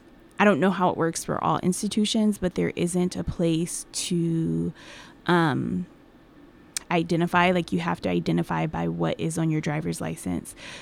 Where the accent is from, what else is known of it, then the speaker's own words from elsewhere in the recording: Buffalo, New York, United States; moved away as an adult; I have been living in the Pacific Northwest for the past 14 years to work. I work out at EWU. I'm originally from Buffalo, New York.